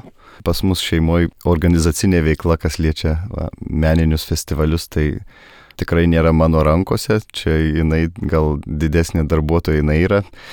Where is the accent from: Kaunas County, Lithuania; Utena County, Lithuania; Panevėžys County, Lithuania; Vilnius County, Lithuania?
Kaunas County, Lithuania; Kėdainiai; mes iš Kėdainių krašto, ne iš vidurio Lietuvos abu kilimo.